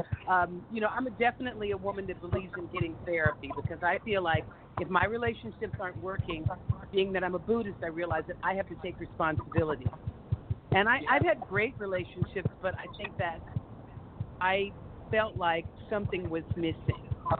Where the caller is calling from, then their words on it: Los Angeles, California, United States; calling from Los Angeles.